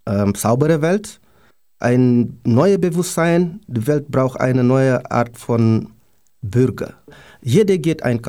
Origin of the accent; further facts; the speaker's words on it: Rufisque, Dakar, Senegal; German is a second language; in Rufisque, wo ich herkomme